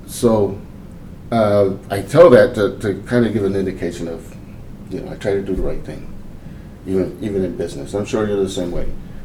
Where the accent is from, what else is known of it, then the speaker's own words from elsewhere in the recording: Portland, Oregon, United States; now in Vancouver, United States; Well, I was born and raised in Portland